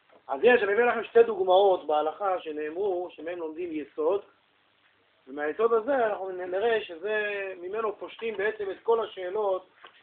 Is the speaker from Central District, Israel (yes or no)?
yes; Central District, Israel; אני בא מעיר כמו לוד, כמו רמלה